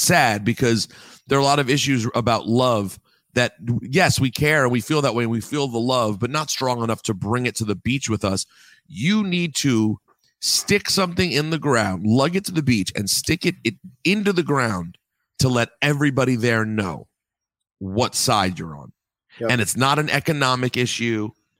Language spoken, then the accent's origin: English; United States; I was like, I'm American and it's